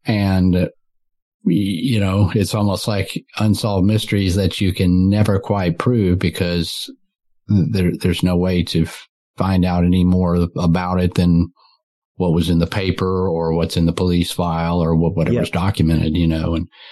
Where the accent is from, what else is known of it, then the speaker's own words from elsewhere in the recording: Dallas, Texas, United States; So for a while there, I grew up in the Dallas-Fort Worth.